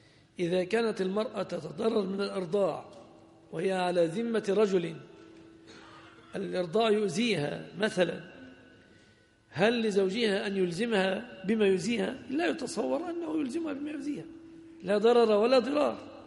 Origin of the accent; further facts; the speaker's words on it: Egypt; فالوضع عندنا في مصر صداق المرأة يتمثل في ثلاثة أشياء الغالب